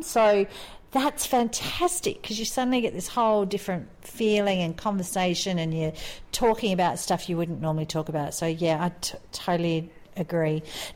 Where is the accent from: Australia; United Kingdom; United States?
Australia; now in Qatar; I'm an Australian living in Qatar.